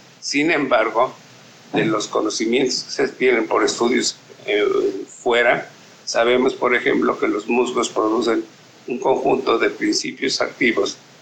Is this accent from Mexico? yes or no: yes; Mexico; es una responsabilidad que tenemos no solamente como mexicanos por tener una riqueza enorme de este tipo de plantas